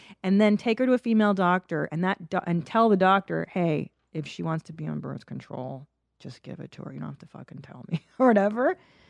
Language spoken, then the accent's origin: English; Los Angeles, California, United States; Because because in LA, it was I grew up in the San Fernando Valley.